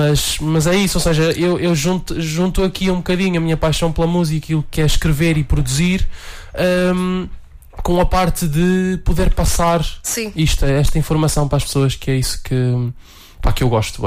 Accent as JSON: {"language": "Portuguese", "region": "Bragança", "country": "Portugal", "tie": "born or raised there", "lives_now": "Santa Maria da Feira, Portugal", "said": "Na verdade, eu sou natural de Bragança."}